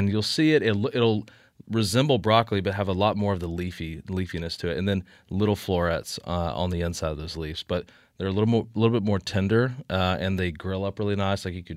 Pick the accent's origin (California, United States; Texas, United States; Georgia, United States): Georgia, United States; I'm from Georgia. I'm a little biased about the peaches